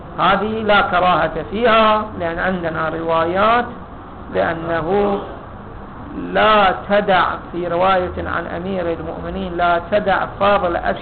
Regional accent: Iraq; الشيوعية الآن اللي عندنا بالعراق هذول شيوعيون في السياسة

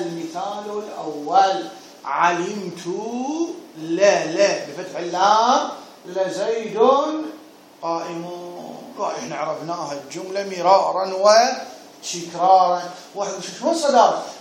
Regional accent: Iraq; moved away as an adult; طلعت انا عمره 18 سنه طلعت من العراق عمره 18 سنه

